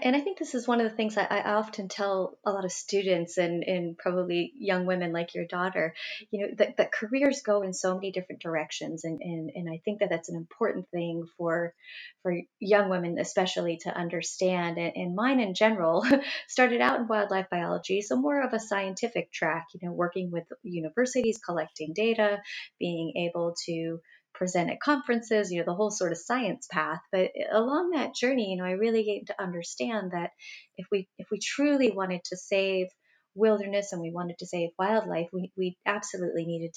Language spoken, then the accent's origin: English; Florida, United States; Well, I grew up in South Florida, and so I grew up with a really close connection to the ocean and to nature.